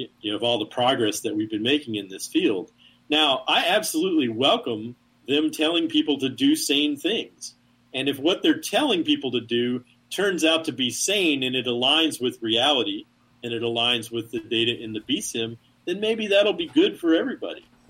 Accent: Tennessee, United States; I lived halfway between Kingsport and Johnson City when I was a kid.

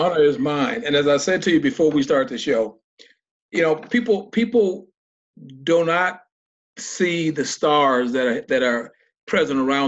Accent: Bossier City, Louisiana, United States; I've lived in Shreveport, but I hail from Bossier City.

